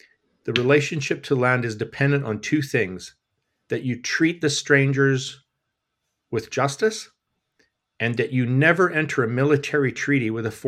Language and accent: English; Canada; But as a Canadian, you know, in a little congregation, a parish of, really doesn't have a lot to do with us.